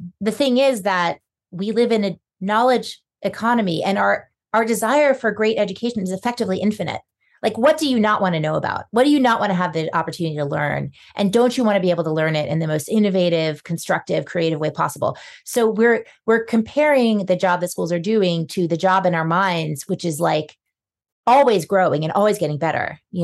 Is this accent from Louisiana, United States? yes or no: yes; New Orleans, Louisiana, United States; One was New Orleans is my hometown.